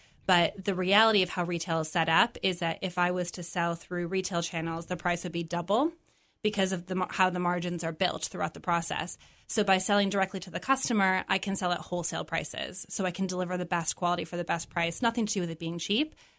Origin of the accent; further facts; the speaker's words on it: Syracuse, New York, United States; so I grew up in Syracuse. My parents came here when I was young from Poland.